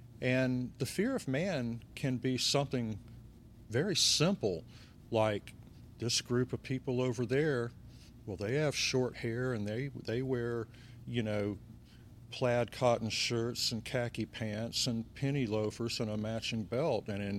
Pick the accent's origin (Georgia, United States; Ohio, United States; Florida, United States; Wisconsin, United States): Georgia, United States; Atlanta; now in Florence, United States; I grew up in Atlanta, played around Atlanta, played up through Chicago and as far out as California, through the Southwest and all that, different bands. And when I settled in Florence, South Carolina, I'd always written.